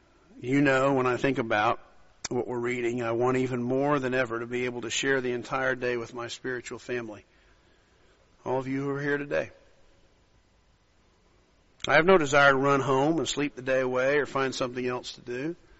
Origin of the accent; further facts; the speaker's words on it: Australia; born there; The fact that I was born in Australia, I would be able to carry an Australian passport if I filed for that. I carry an American passport.